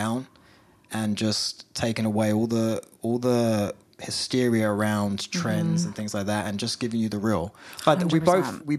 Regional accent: England, United Kingdom; I'm English.

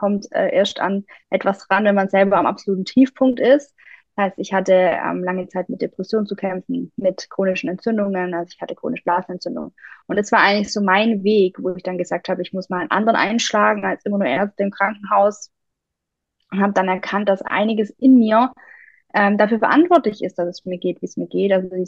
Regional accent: Baden-Württemberg, Germany; Ich komme aus dem Schwabenländle, also relativ weit im Süden.

